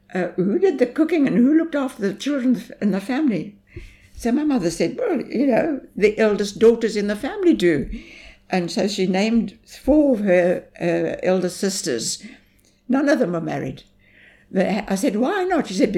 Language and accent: English; Worcester, Western Cape, South Africa; born there; Okay, to start with, I was born in Worcester.